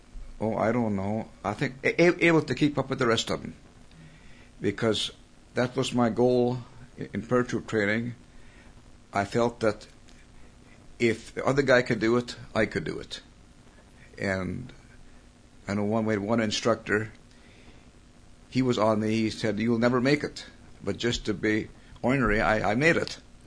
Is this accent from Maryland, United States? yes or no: no; Neilsville, Minnesota, United States; also born or lived in North Dakota; My hometown, I call it Neilsville, Minnesota, but we lived on across the river in Dakota, just across the river. So that's why I always say Neilsville.